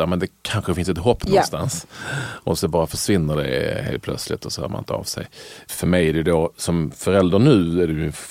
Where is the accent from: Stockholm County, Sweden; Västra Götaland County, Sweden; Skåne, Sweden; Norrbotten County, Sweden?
Skåne, Sweden; Malmö; also born or lived in Landskrona; Jag föddes i Landskrona av alla jävla ställen 1965. Jag bodde där liksom några få månader innan jag flyttade till Malmö, där jag brukar säga att jag är uppväxt.